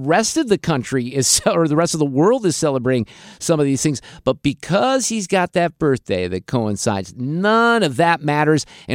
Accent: United States; I mean, how as an American, and I was just in Greece where they're very proud of their heritage.

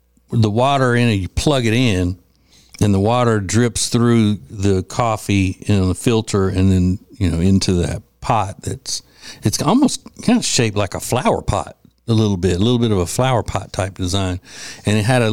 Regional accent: Louisiana, United States; I prefer community coffee. And she does too, because we're both from Louisiana, so it's a Louisiana brand coffee.

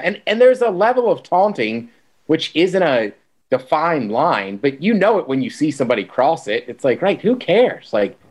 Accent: College Park, Maryland, United States; technically I'm from College Park, not Baltimore. And she's like, well, that's the only city I know in Maryland.

